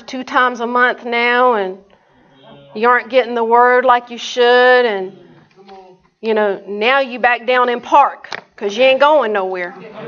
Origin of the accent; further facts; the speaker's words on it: the South, United States; accent: southern; My southern accent's coming out now.